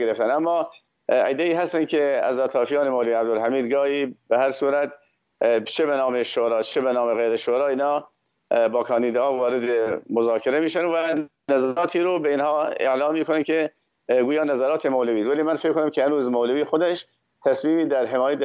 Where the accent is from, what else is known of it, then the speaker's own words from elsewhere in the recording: Iran; ما ایرانی هستیم، بالاخره ما از کشورهای دیگر از جاهای دیگری نیومده، ما مال این سرزمین هستیم